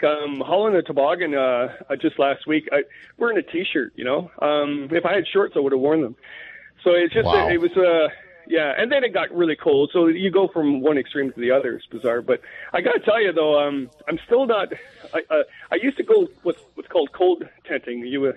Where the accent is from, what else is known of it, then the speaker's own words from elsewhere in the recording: Canada; Well, first of all, I'm Canadian.